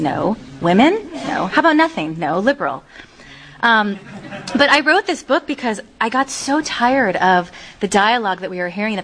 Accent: California, United States; I grew up in California.

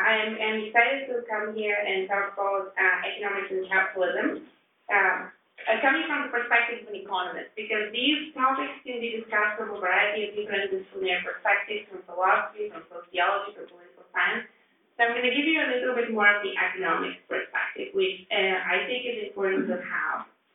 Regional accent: Bulgaria; I grew up in Bulgaria, and I grew up around the time that the systems were changing.

